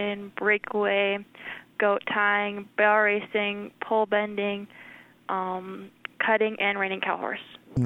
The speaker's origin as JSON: {"language": "English", "town": "Quinn", "region": "South Dakota", "country": "United States", "said": "I'm from Quinn, South Dakota."}